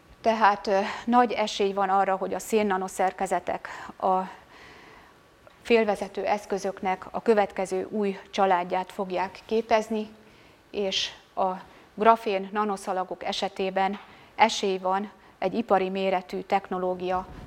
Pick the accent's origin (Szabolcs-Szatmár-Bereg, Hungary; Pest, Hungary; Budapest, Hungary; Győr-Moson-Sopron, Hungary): Győr-Moson-Sopron, Hungary; Győr; Mivel mi győriek vagyunk